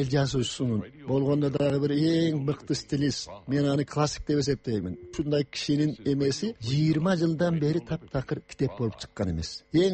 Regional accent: Chuy Region, Kyrgyzstan; Менин айылым мына эки эле токмоктун үстүндө, Борбор калаадан 60 эле километр. Ал токмоктун үстүндө дагы 10 эле километр жерде.

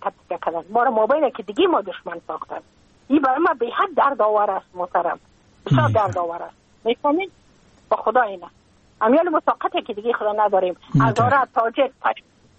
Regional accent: Afghanistan; moved away as an adult; now in United States; من که از افغانستان بقا آمدم بله. من اون سال بودم 28 ساله

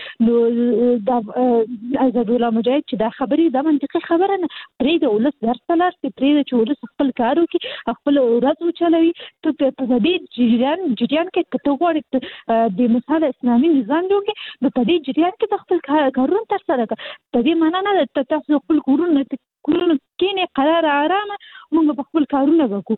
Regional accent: Kabul, Afghanistan; هغه مېرمنې چې زه حاصلي د کابل یم

